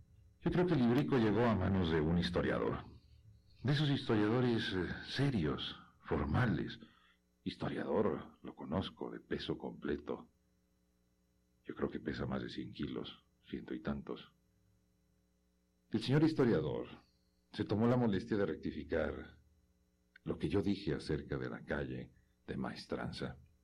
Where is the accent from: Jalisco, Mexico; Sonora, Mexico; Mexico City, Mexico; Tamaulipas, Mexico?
Jalisco, Mexico; Guadalajara; Pues sí, fui niño y crecí en Guadalajara. Y mis abuelos vivían por una calle llamada Maestranza.